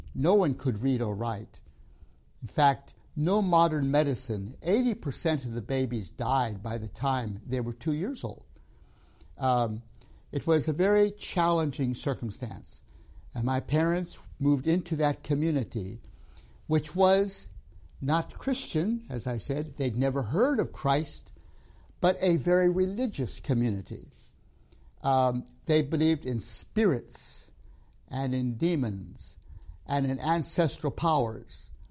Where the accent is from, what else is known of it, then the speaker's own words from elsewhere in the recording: Tanzania; born there; I was born in Tanzania, East Africa, in Tanzania. Among a people called the Zanaki.